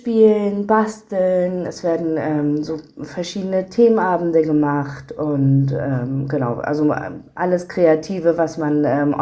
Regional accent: Schleswig-Holstein, Germany; now in Hamburg, Germany; Aus Schleswig-Holstein ursprünglich. Genau, dort bin ich aufgewachsen und lebe jetzt in Hamburg.

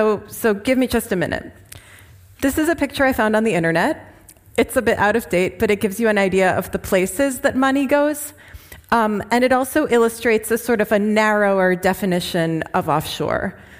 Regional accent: Geneva, Switzerland; accent: Swiss; English is a second language; now in New York, United States; I live in New York, so I've come a long way, but I'm actually from Switzerland. It might surprise you with my funny name and my accent, but I lived 18 years in Geneva

